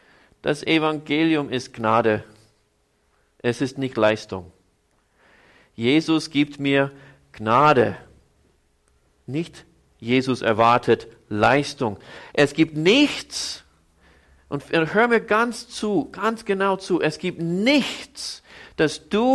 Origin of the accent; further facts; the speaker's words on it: Iowa, United States; In meiner Jugend lebte ich in Iowa.